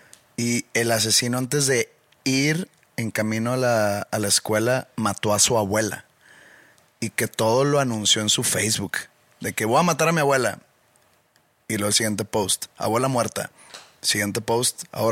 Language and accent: Spanish; Mexico; O por qué somos conocidos los mexicanos en el extranjero.